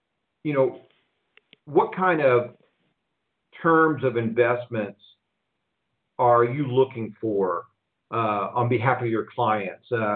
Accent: Houston, Texas, United States; now in Phoenix, United States; I remember I grew up in Houston, and I now live in the Phoenix area.

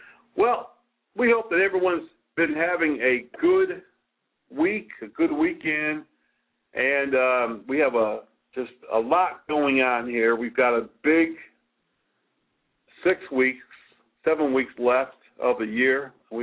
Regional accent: New England, United States; I'm from New England, so of course, you know, hey, yeah, I gotta watch, you know, gotta watch the Patriots

